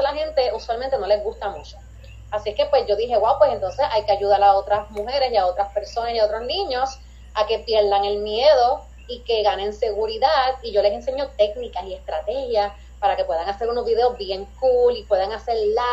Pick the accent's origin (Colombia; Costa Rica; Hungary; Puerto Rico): Puerto Rico; Humacao; yo representé a mi pueblo, me llevé a Miss Humacao